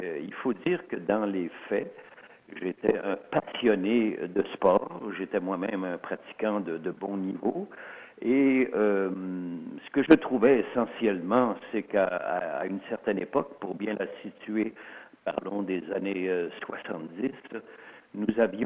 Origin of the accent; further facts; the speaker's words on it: Grand Est, France; born there; first language Alsatian; French is a second language; ma langue, qui n'était pas à l'origine ma langue maternelle. Ma langue maternelle étant l'alsacien, l'allemand, puisque je suis né en période d'occupation en Alsace.